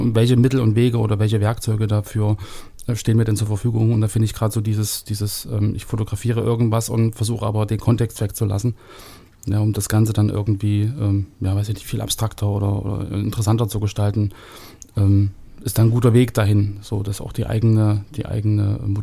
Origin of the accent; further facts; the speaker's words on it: East Germany, Germany; Mensch, gab es bei uns im Osten nicht.